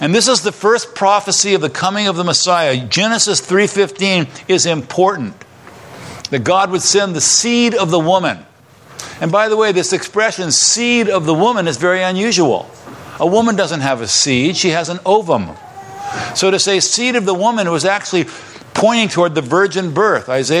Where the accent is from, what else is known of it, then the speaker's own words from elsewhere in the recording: Nevada, United States; I'm from Southern Nevada. I've seen rattlesnakes mating.